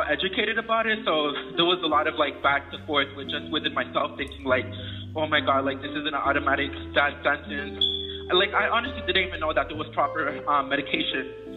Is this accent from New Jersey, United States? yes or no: no; Boston, Massachusetts, United States; So, I'm 19 years old. I grew up in Boston, Massachusetts. I'm of Puerto Rican and Honduran descent.